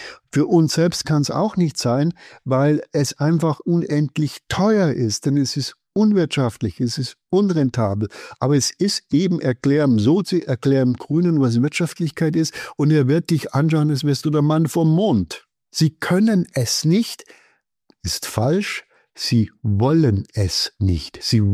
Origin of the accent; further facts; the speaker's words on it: Bavaria, Germany; Jetzt komme ich aus dem Berchtesgadener Land